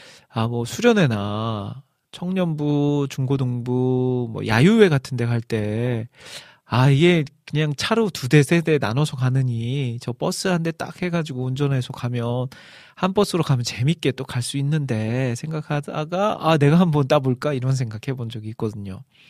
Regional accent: South Korea; 아 이런 거 보면 참 부끄러워요. 한국 사람으로서 한국에 대해서 더 역사에 대해서도 막 공부하고 알아야 되는데

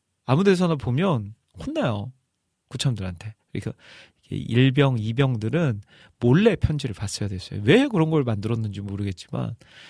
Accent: Iksan, North Jeolla, South Korea; 저희 고향교회, 익산 팔봉교회라는 교회, 저는 어릴 적부터 이제 태어날 때부터 그 교회에서 자라왔는데

